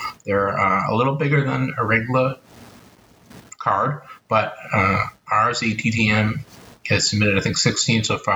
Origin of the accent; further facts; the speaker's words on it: Boston, Massachusetts, United States; accent: Bostonian; Excuse my Bostonian accent. Sometimes I drop the R's.